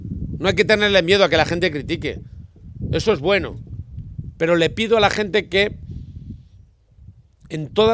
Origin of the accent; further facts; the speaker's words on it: Toledo, Castilla-La Mancha, Spain; A lo mejor yo caigo peor, por lo que sea, porque soy de Toledo